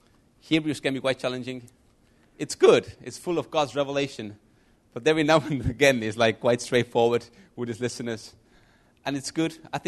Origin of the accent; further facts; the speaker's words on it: Estonia; moved away as an adult; now in England, United Kingdom; if you don't know me. I'm from Estonia.